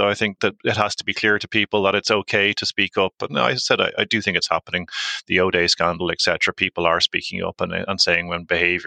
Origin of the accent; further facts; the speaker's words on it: Ireland; accent: Irish; now in London, United Kingdom; Obviously, from my accent, I'm an Irishman, been in London for 15 years